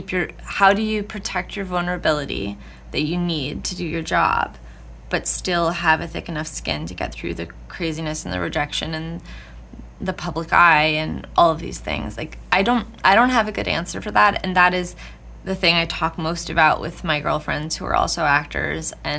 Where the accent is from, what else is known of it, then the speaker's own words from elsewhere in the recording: California, United States; I grew up in Southern California.